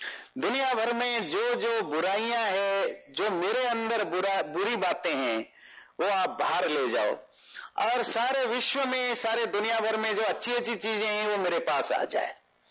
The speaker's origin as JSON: {"language": "Hindi", "region": "Odisha", "country": "India", "said": "मैं जिस राज्य से आता हूं, ओडिशा से, वहां 24 घंटे चावल खाते हैं।"}